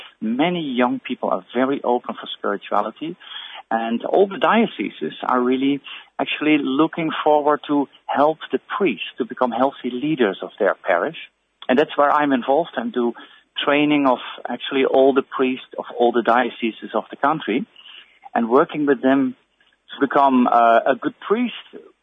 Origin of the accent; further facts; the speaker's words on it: Netherlands; Well, I'm from Holland. I'm a Catholic